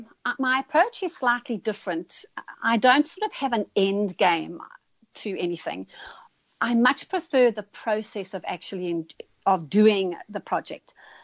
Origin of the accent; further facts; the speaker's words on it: South Africa; that was very influenced by my childhood in growing up in South Africa